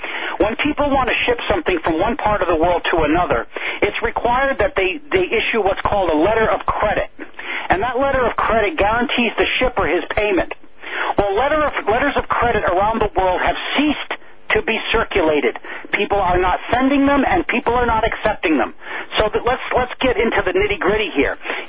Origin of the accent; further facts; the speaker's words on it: United States; Fact of the matter is I'm an American.